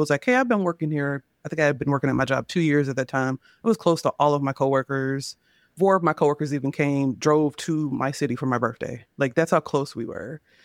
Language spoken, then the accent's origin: English; South Carolina, United States; now in Charlotte, United States; I moved from South Carolina to North Carolina, which is only up a state, but it's a lot different. And I'm in Charlotte, which is, like, now our major city. I'm from a small town of, like, 6,000 people